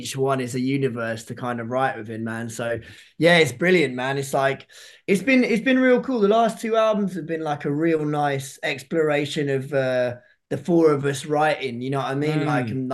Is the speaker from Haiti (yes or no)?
no; Hastings, South East England, United Kingdom; growing up in Hastings, it's like live music is everything.